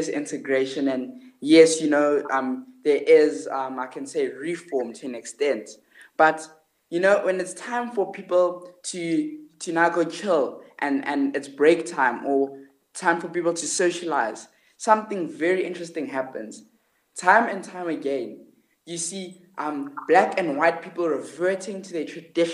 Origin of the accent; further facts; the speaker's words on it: South Africa; black, South African person. I'm a Xhosa. I'm Xhosa by culture, and yeah, I'm proudly South African.